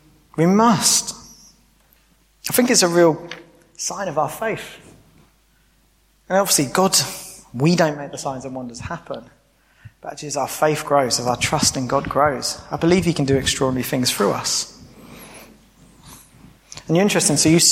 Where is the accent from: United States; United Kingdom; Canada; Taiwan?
United Kingdom; And as British people, we are rubbish at talking about money, so that's okay.